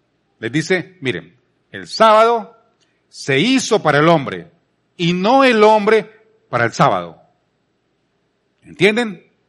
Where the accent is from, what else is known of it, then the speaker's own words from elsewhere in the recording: Palmira, Valle del Cauca, Colombia; Cuando yo era muchacho, yo me crié en Colombia, en Palmira, que es una zona de mucha caña de azúcar.